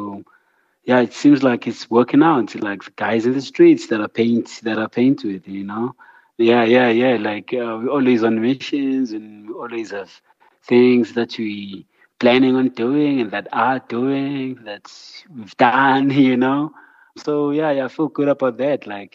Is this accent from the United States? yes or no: no; South Africa; the only connection is that I was South African and as a South African artist.